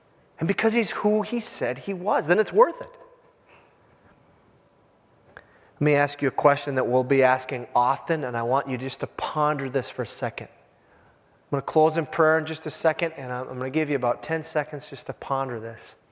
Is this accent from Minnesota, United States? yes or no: yes; Minnesota, United States; I'm from the Iron Range, and I was blushing a few times.